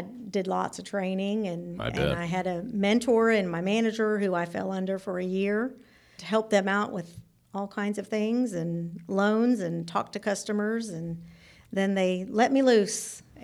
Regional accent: Stone Mountain, Georgia, United States; also born or lived in Chicago; I was born in Stone Mountain. I was born in Chicago, right. Illinois, and then we moved to Stone Mountain, and I was raised there.

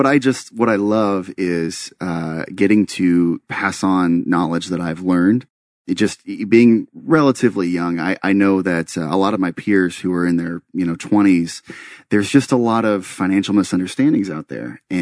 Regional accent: Texas, United States; And growing up in a smaller town in Texas, one thing I love about Texas, and I'm so sorry for being a Texan and plugging Texas

